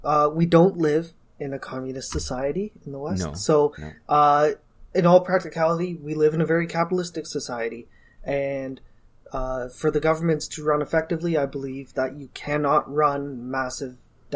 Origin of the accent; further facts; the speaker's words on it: London, Ontario, Canada; In my hometown, actually, in London, Ontario, I got to vote with a ranked ballot for the first time